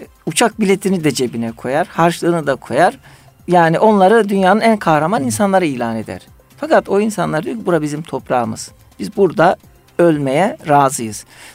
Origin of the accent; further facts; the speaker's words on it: Adana, Turkey; Düşünün siz, ben Adanalıyım. Güneyde, Adana'da 24 saat elektrik yanması hayatın ne olabileceğini.